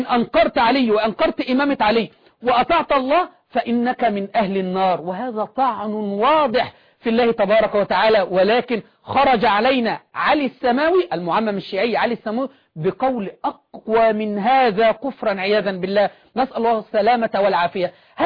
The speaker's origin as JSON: {"language": "Arabic", "country": "Egypt", "said": "نحن عندنا في مصر إذا أتيت إلى رجل كبير من عوام أهل السنة والجماعة"}